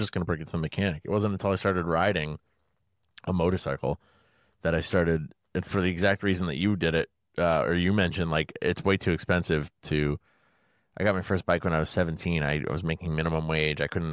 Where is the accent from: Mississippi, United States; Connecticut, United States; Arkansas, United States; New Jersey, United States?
Connecticut, United States; Sorry, I'm from